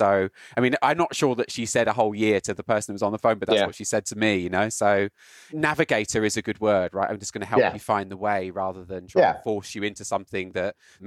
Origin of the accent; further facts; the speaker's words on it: United Kingdom; now in United States; as a British person living in the US.